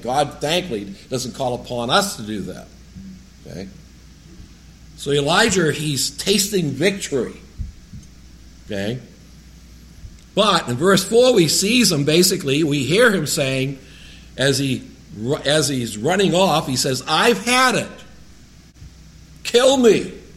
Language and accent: English; New England, United States; I can never pronounce this right, I'm from New England